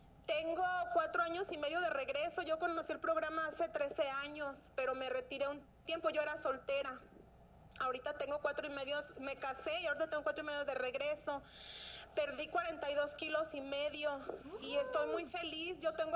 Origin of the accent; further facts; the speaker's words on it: León, Guanajuato, Mexico; Yo soy de León, Guanajuato, México.